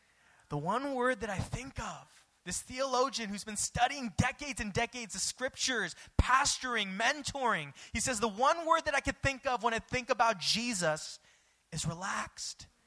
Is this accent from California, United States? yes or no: yes; California, United States; I'm chill. I'm from the West Coast. I'm from California. I'm chill.